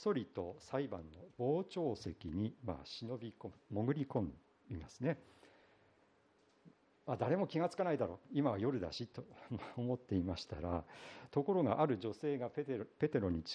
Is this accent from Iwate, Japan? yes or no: yes; Iwate, Japan; accent: Zuzu-ben; 私岩手の出身ですから、ズーズー弁というもので昔は喋っておりまして、都会の、まあ、東京弁ですね、東京の言葉と、岩手ので普段喋っている言葉のあまりの違いで私コンプレックス持ってましたが